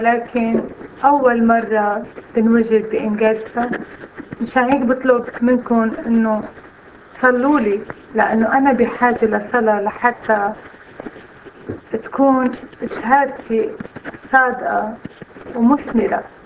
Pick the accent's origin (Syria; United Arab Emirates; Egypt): Syria; من مواليد 1964، من سوريا. أنا من طائفة الروم الكاثوليك،